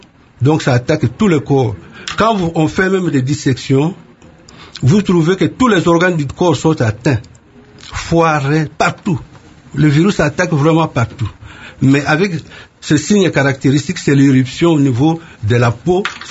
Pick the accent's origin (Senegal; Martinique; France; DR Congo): DR Congo; chez nous en République démocratique du Congo